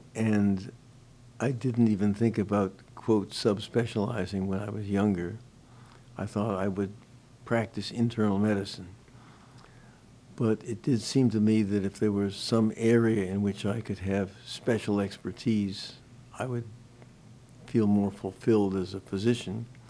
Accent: Manhattan, New York, United States; now in Texas, United States; I was raised in the Northeast. I'd almost never been west of the Hudson River and never south of the bottom of Manhattan

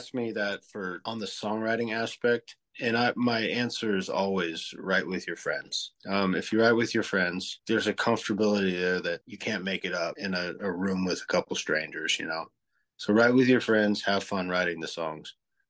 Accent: Sisters, Oregon, United States; now in Nashville, United States; my biggest challenge is where I grew up in Oregon and Sisters. Well, when I lived there's like 1,200 people. My back door backed up to, I think it was like 150 miles worth of wilderness. So I literally grew up in the woods.

